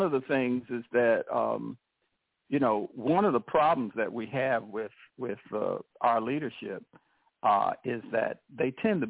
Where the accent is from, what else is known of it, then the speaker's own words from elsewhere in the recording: Milwaukee, Wisconsin, United States; moved away as an adult; now in Baton Rouge, United States; My people are from Mississippi, Laurel, but I was raised in Milwaukee, Wisconsin, and that's pretty much where I grew up.